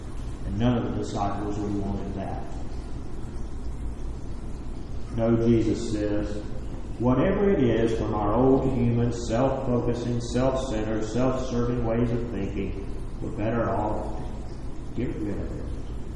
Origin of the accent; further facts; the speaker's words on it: North Carolina, United States; I remember this week when I was a little boy, over 40 years ago now, growing up in North Carolina